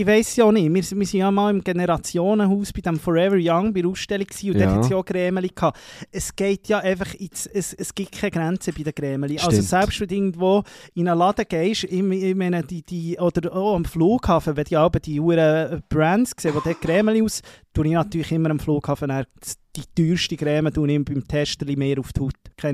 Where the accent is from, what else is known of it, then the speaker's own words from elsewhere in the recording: Spain; Ich bin Spanier